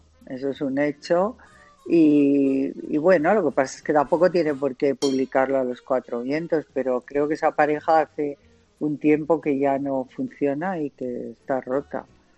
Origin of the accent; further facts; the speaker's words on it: Castile and León, Spain; Yo soy leonesa y quería pasar por esas tierras